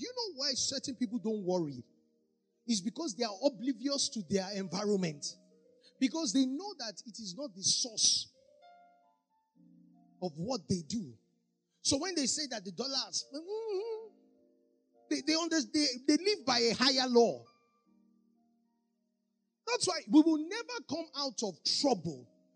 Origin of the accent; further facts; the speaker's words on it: Lagos, Nigeria; When I grew up in Lagos and I went to Unilag